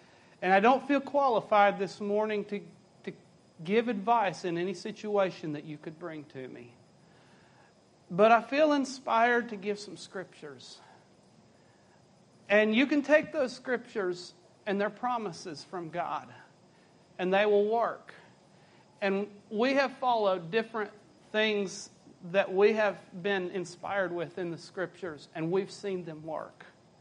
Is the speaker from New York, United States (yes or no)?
no; Kentucky, United States; I'm from Kentucky, and I'm greatly in need of the Lord this afternoon.